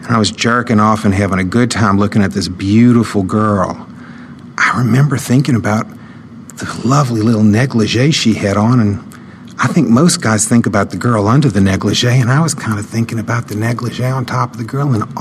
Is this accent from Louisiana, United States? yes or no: yes; New Orleans, Louisiana, United States; I grew up in New Orleans, Louisiana. I was one of six children. I had four brothers and two sisters.